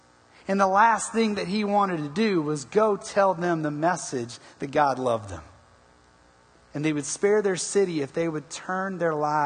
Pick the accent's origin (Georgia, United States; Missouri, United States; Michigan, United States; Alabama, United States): Georgia, United States; Savannah; And I grew up in Savannah, Georgia, and so there's two military bases that are right there